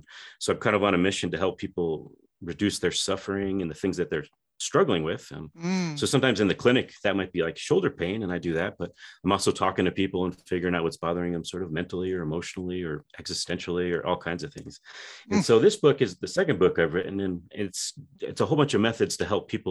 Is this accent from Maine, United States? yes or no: no; Colorado, United States; also born or lived in Germany; So I grew up in Colorado, which is just one state down. I spent some time in Germany.